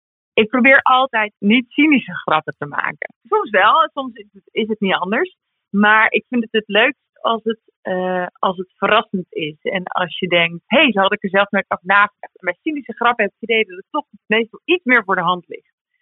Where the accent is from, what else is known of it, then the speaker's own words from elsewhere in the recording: Amsterdam, North Holland, Netherlands; Als ik als vrouw een grap maak, of als Amsterdammer, of als 30-jarige hipster